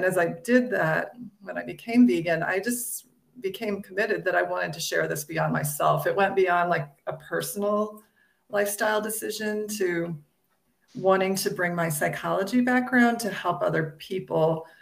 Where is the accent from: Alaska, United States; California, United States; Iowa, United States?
Iowa, United States; because I grew up in Iowa, the Midwest, where, we believed you had to eat meat and dairy to survive.